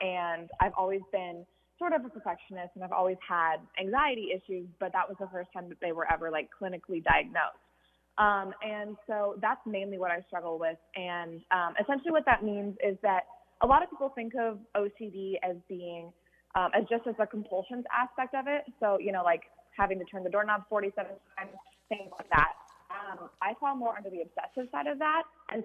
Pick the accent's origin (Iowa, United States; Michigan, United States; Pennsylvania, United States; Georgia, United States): Iowa, United States; Des Moines; I'm from Des Moines, Iowa, and I'm 17 years old.